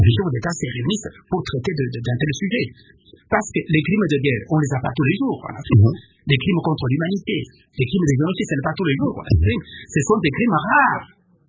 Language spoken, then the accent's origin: French; DR Congo; chez nous en RDC